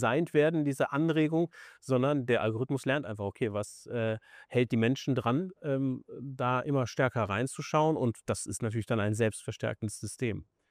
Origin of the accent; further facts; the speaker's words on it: Solingen, North Rhine-Westphalia, Germany; Solingen wurde jetzt hier gedroppt, meine Heimatstadt